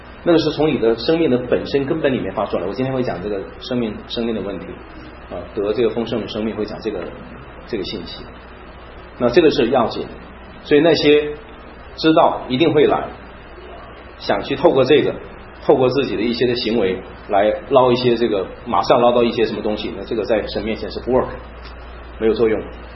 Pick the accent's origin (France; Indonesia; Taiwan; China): China; 只有我一个中国人